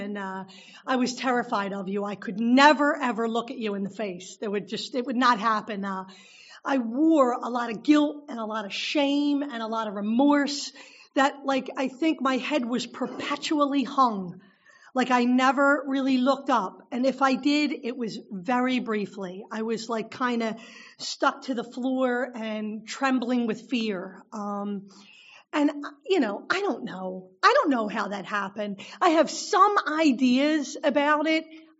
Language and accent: English; Philadelphia, Pennsylvania, United States; I was born and raised in South Philly my whole entire life. I come from a long line of longshoremen and a long line of drinkers.